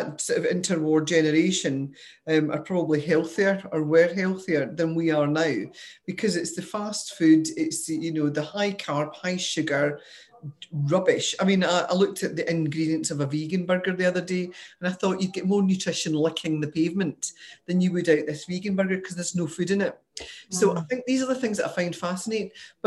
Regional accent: Scotland, United Kingdom; I think culturally, I think I'm Scottish. We're brought up in the kitchen.

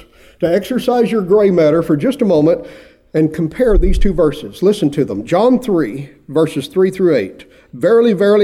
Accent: Texas, United States; Old Primitive Baptist preachers, when I was a boy growing up in Texas, used to talk about the two functions of the Holy Ghost.

